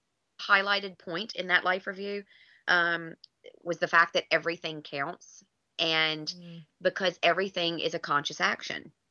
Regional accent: United States; moved away; growing up in America, it was very common. I don't know if it still is. I haven't lived there in a long time

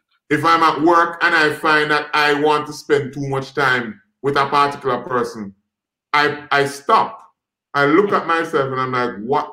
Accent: Jamaica; I'm from Jamaica. I am Jamaican.

